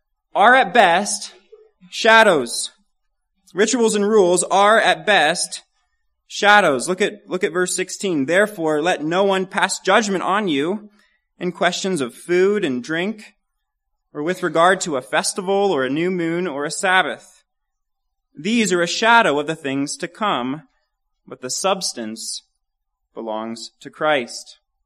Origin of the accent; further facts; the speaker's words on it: Kansas, United States; I'm from Kansas, so I've seen this sign quite a bit.